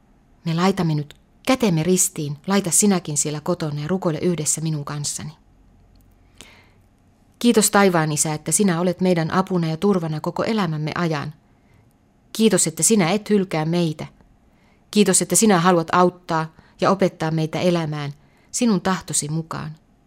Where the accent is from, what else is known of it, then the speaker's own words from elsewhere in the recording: Oulu, North Ostrobothnia, Finland; ja olen Oulusta.